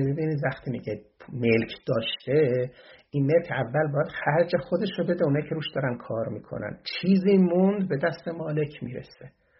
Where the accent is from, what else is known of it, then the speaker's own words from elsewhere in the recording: Iran; moved away; این 12 سالم که دور از ایران هستم،